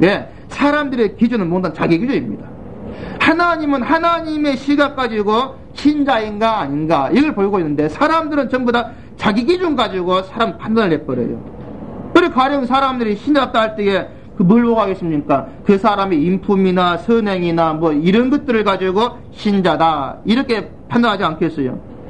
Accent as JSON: {"language": "Korean", "town": "Suncheon", "region": "South Jeolla", "country": "South Korea", "tie": "born or raised there", "said": "또 제 고향 순천의 그 법대 학생이더라고요."}